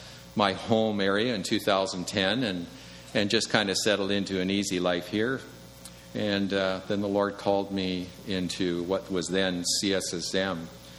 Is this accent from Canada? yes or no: yes; Calgary, Alberta, Canada; I was born and raised in Calgary